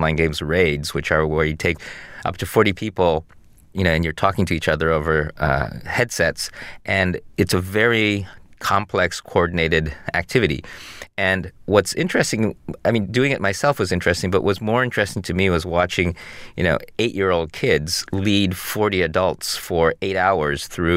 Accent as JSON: {"language": "English", "town": "Detroit", "region": "Michigan", "country": "United States", "tie": "born or raised there", "said": "I went from feeling like the worst category of kid, which is a Japanese kid growing up in Detroit, to Japanese kid who could speak English in an international school"}